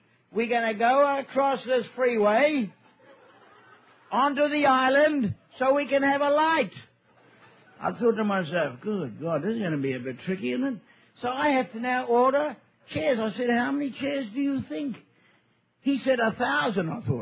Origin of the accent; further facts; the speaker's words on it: Scotland, United Kingdom; And I'm Scottish. I want my $20.